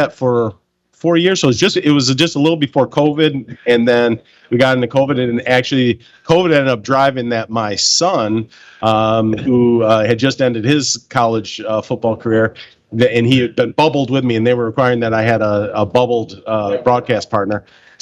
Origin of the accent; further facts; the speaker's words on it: Michigan, United States; So I grew up in middle of the mid there in Michigan. Attended Sacred Heart Academy for high school.